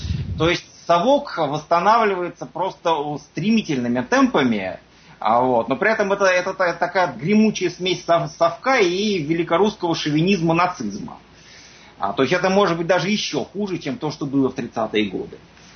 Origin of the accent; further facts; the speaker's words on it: Moscow, Russia; moved away as an adult; К моему несчастью, я вырос в Москве и прожил там большую часть своей жизни.